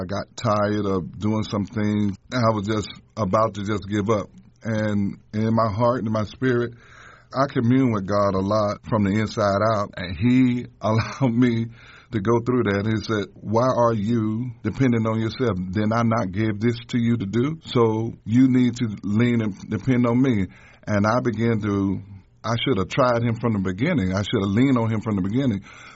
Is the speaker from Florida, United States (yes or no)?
yes; Pensacola, Florida, United States; I'm from Pensacola, Florida, pastor and founder of Seraphim Global Ministries.